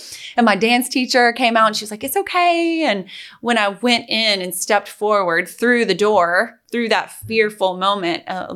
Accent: Greenville, South Carolina, United States; I'm from Greenville, South Carolina. I was dancing, as we've talked about, all my life competitively. I was traveling, and I went to high school in Greenville, and I also went to an art high school in Greenville at the same time.

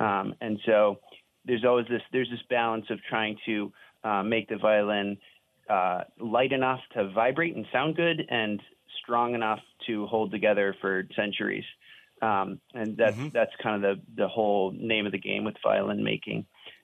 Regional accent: Vermont, United States; also born or lived in Boston; And I'm from Vermont, and then I was living in Boston for a while, and now I've moved back up to Vermont a couple years ago.

